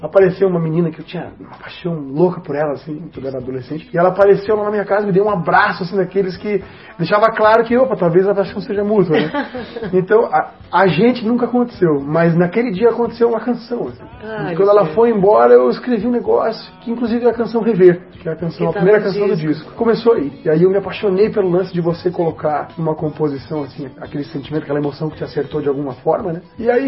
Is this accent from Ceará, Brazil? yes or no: no; Curitiba, Paraná, Brazil; Sou curitibano, 32 anos, sou professor de inglês, professor de música, sou compositor, jornalista formado, marido da Raquel, pai da Anabela, filho de um pai gaúcho, uma mãe catarina